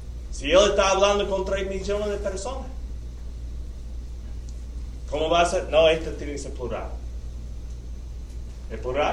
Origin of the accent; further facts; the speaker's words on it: United States; Spanish is a second language; Yo soy gringo, bolillo, como dicen a veces, ¿no? El español es mi segundo idioma